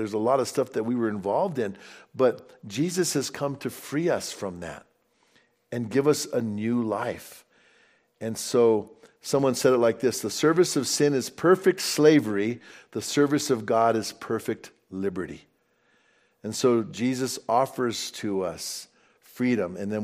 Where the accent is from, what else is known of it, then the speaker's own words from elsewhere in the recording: Bernalillo, New Mexico, United States; I grew up afraid of hippies, and I didn't like hippies growing up, because when I grew up in Bernalillo, there was a big hippie colony up from Bernalillo in Placitas